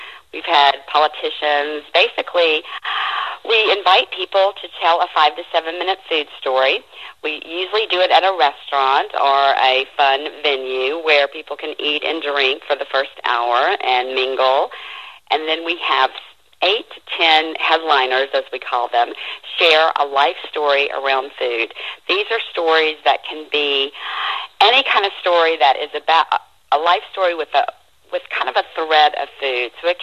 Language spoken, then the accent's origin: English; Baton Rouge, Louisiana, United States; moved away as an adult; also born or lived in New York / New Orleans; now in Los Angeles, United States; when I grew up in Baton Rouge, and I had moved to New York, and I met my New Yorker fiance, and we moved back to New Orleans in 1992.